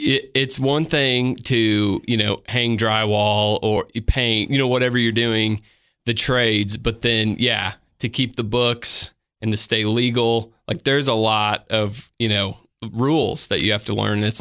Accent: Illinois, United States; now in Tennessee, United States; No, I'm from Central Illinois originally.

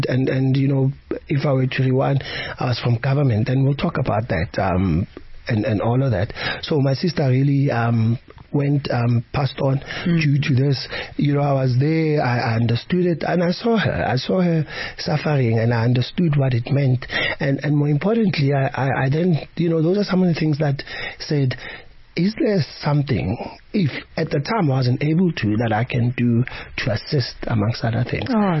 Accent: Soweto, Gauteng, South Africa; And you know, I grew up in Soweto, born and bred there.

